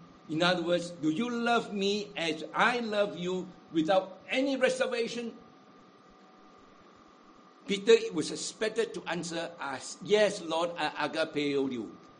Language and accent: English; Penang, Malaysia; accent: Penang Hokkien; I am a Penang Hokkien. I go to the south. The moment I speak my Hokkien, they know I'm from Penang already.